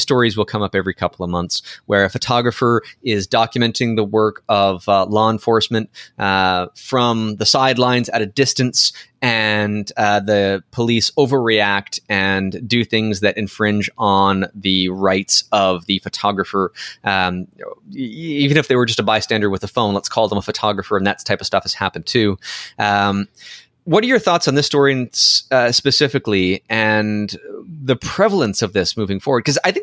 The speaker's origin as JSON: {"language": "English", "country": "Canada", "said": "Again, I'm a Canadian and I'm talking about American stuff here. So I don't really have a right because I don't get to vote."}